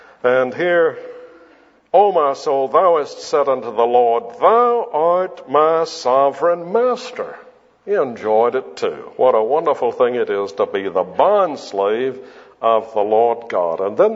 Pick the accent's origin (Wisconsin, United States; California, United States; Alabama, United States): Alabama, United States; Birmingham; also born or lived in Charleston, United States; I grew up in the First Presbyterian Church in Birmingham, Alabama, and then later on in the First Presbyterian Church in Charleston, South Carolina.